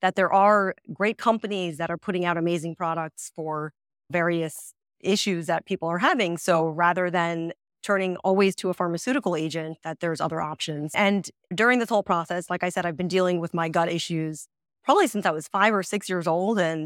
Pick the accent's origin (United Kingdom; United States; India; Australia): India; So, yeah, like you said, my dad is also a pharmacist. We're from India.